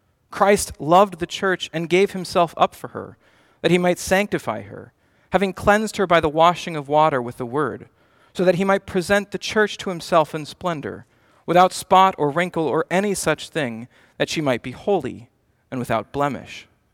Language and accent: English; Pittsburgh, Pennsylvania, United States; Or in my hometown of Pittsburgh, they'd use yins.